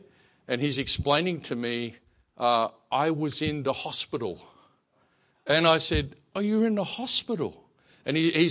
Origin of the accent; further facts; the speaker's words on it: Australia; now in Thailand; I'm from Australia, but you may have worked that out already. But I don't live in Australia anymore. I live in Thailand, and I've been working as a missionary in Thailand for 18 years now.